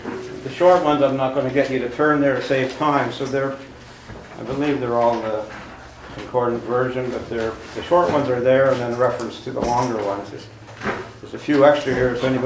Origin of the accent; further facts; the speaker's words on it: Canada; I don't sell them, especially in the States, being a Canadian